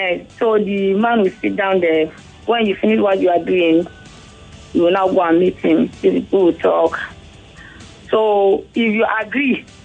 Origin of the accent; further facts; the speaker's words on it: Plateau, Nigeria; I'm from Plateau State, Lantern Local Government.